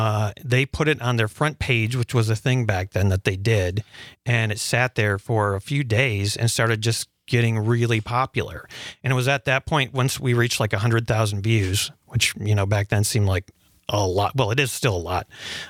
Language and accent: English; Menomonie, Wisconsin, United States; I grew up in Menominee, Wisconsin, and it was, you know, there wasn't a lot to do when I was a teenager